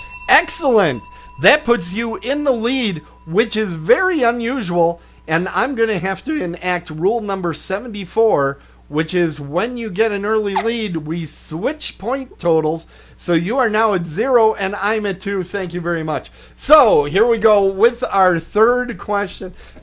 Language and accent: English; Milwaukee, Wisconsin, United States; I'm from Milwaukee, so of course I watch a lot of Happy Days